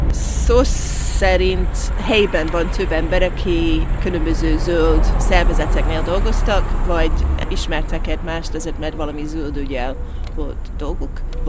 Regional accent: Scotland, United Kingdom; Hungarian is a second language; now in Hungary; Állatvédő dolgokkal foglalkoztam, és voltam, amikor Skóciában laktam, éltem

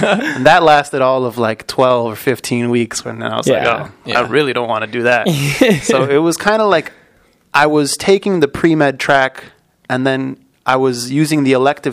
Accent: Melrose Park, Illinois, United States; also born or lived in Chicago; So I'm from the Chicago suburbs, Melrose Park, and just born in Chicago and raised in the west suburbs.

